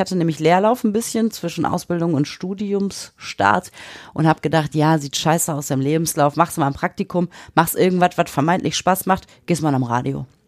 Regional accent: Bottrop, North Rhine-Westphalia, Germany; in meiner Stadt, wo ich herkomme, in Bottrop

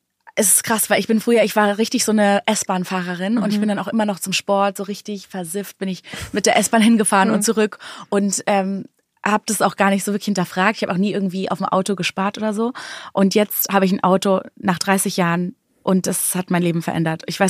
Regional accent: Berlin, Germany; now in Munich, Germany; Ich bin geborene Berlinerin und habe mein Leben lang da gelebt und dann bin ich erst für den Job hergezogen.

